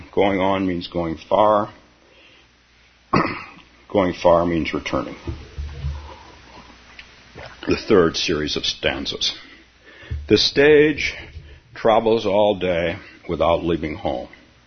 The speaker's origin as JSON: {"language": "English", "region": "California", "country": "United States", "moved": "as an adult", "lives_now": "Minnesota, United States", "said": "So I came from California to northern Minnesota to homestead."}